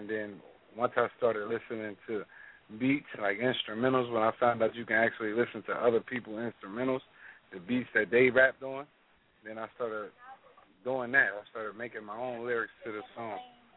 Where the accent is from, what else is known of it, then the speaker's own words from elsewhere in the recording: Newark, Delaware, United States; also born or lived in New Jersey; I was raised in New Jersey. I was born in New Jersey, I'm sorry. Raised in Newark, Delaware.